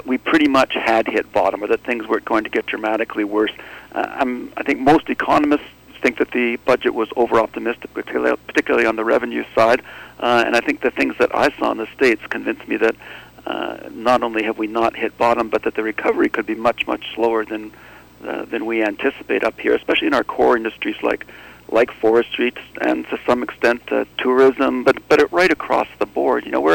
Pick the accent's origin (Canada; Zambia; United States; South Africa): Canada; British Columbia; as a British Columbian